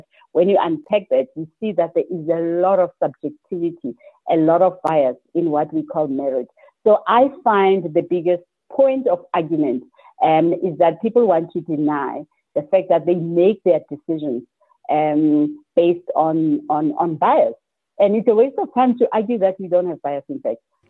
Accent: Soweto, Gauteng, South Africa; born there; because I was born in Soweto.

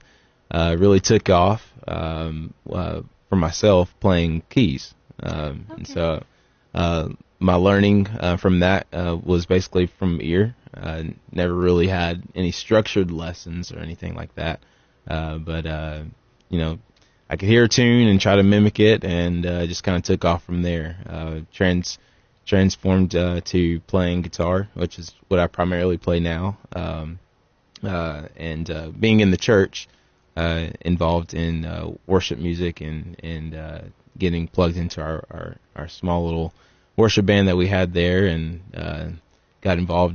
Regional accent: Gallatin, Tennessee, United States; Originally, I'm from Gallatin, Tennessee.

